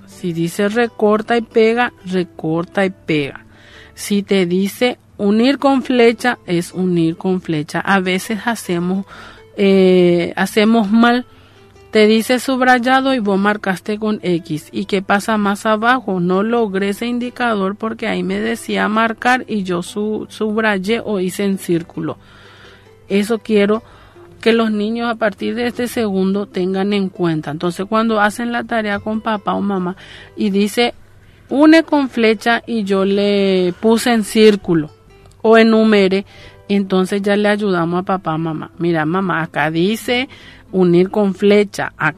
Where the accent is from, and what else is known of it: Paraguay